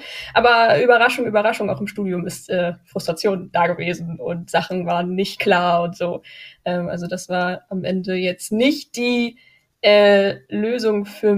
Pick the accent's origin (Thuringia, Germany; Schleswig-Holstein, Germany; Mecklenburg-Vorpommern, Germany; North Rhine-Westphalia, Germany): Schleswig-Holstein, Germany; Lübeck; Ich komme aus Lübeck und bin Pferdewissenschaftlerin und Pferdetrainerin.